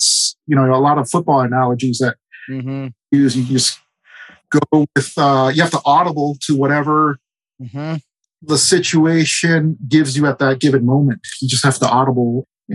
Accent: St. Helena, California, United States; So I was born and raised in St. Helena, California. St. Helena is in the heart of the Napa Valley.

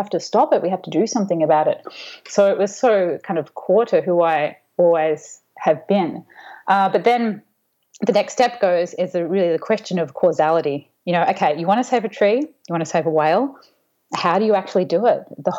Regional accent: Australia; I grew up in Australia

